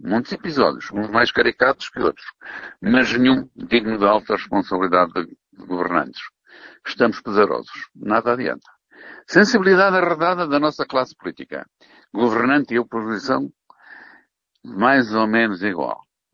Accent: Portugal; Que acreditamos, como portugueses anónimos, nunca saberemos, vai conter a abstenção elevada

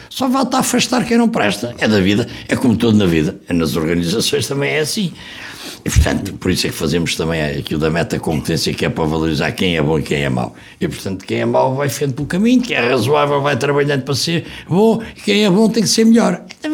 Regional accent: Coimbra, Portugal; Ou somos de Coimbra

